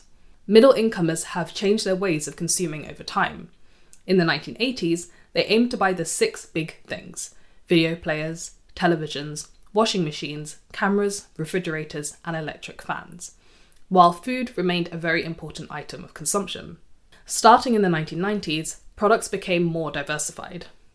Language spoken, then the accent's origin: English; United Kingdom; This is particularly interesting to me as a British person